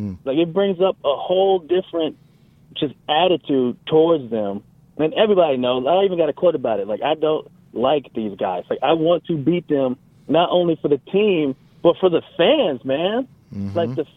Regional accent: California, United States; And then nobody asked me that question because I came from California. So I only knew about the USC-UCLA rivalry.

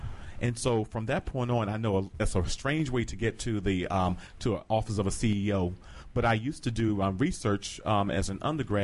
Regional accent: North Carolina, United States; Yes, and so in growing up in North Carolina, my mother, I'm the oldest of the four of us

